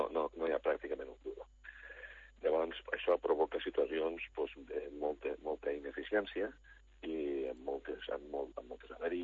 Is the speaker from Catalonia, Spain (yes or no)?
yes; Móra la Nova, Catalonia, Spain; Jo soc de Mola Nova, és a dir, que a Mola Nova, als anys 50-60, hi havia un taller de trens